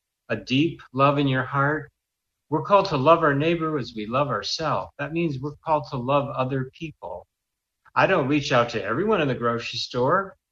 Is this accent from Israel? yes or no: yes; Israel; she just lit up when I told her I was from Israel.